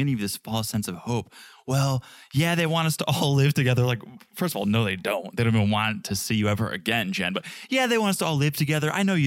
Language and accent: English; United States; But it's not my culture. I'm an American.